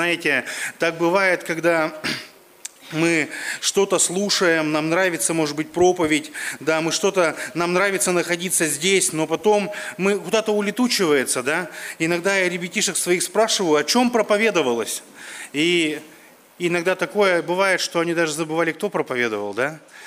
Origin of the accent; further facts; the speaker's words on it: Perm, Perm Krai, Russia; я из Перми